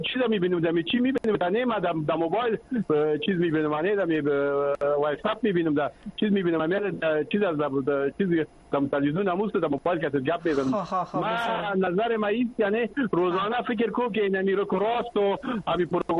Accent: Afghanistan; شما افغان هستیم از افغانستان هستیم

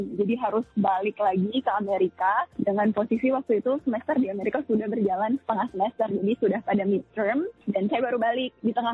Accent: Jayapura, Papua, Indonesia; karena saya lahir dan besar di Jayapura, daerah dari timur Indonesia

